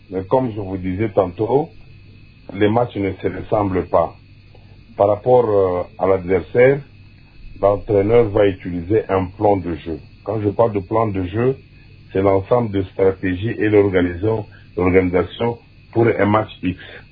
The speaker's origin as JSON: {"language": "French", "country": "DR Congo", "said": "Il est vrai qu'on est Congolais"}